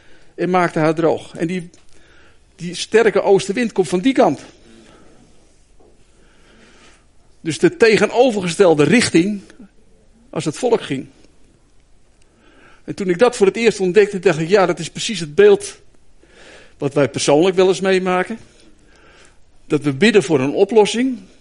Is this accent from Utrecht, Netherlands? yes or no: no; Zaandam, North Holland, Netherlands; Ik weet gelukkig nog wel dat ik uit Zaandam vandaan kom, dus dat scheelt.